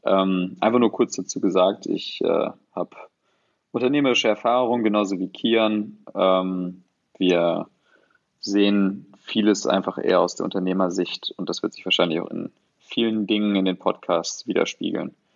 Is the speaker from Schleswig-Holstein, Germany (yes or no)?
no; Hanover, Lower Saxony, Germany; Ich komme aus Hannover, bin auch 26 Jahre alt